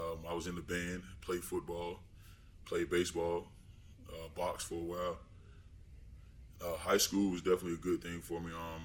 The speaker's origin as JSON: {"language": "English", "town": "Baltimore", "region": "Maryland", "country": "United States", "tie": "born or raised there", "said": "I grew up in Baltimore, Maryland."}